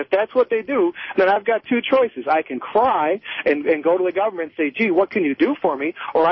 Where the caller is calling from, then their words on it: Howell, Michigan, United States; I'm from Howell, actually.